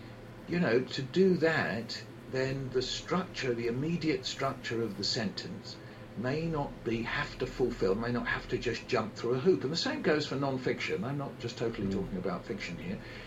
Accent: London, United Kingdom; accent: London; And Americans think I'm saying noice, N-O-I-C-E, because of my London accent.

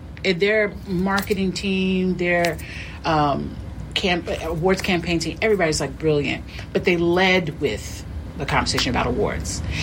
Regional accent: New York, United States; I'm a New Yorker. Born and raised.

